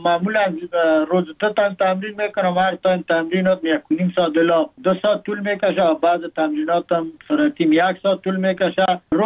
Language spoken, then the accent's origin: Persian; Afghanistan; now in Thailand; یادم میاد مردم افغانستان، وطنم، دوری از وطن، مسافرت برای من رنج است